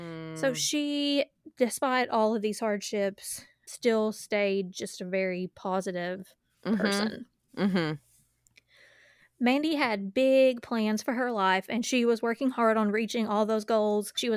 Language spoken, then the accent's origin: English; Acme, Washington, United States; town, Acme, Washington, was a small town, I was not lying.